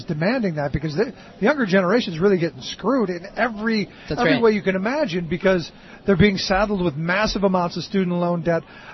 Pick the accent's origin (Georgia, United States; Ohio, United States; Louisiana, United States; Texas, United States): Ohio, United States; Cleveland; You know, as a kid growing up in Cleveland, I know I don't like Pittsburgh.